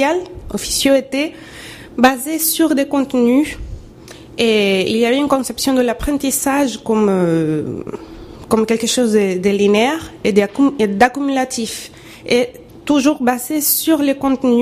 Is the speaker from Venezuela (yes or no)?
yes; Venezuela; French is a second language; ce qu'on fait chez nous au Venezuela